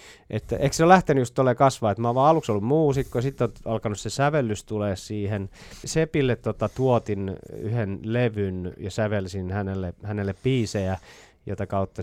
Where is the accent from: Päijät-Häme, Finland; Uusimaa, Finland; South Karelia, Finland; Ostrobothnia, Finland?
Ostrobothnia, Finland; Vaasa; no täältä Vaasastahan mä kotosin